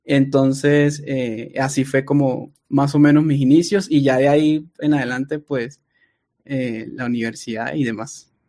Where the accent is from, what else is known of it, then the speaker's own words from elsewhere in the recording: Venezuela; Bueno, pues para quienes no saben, soy de Venezuela.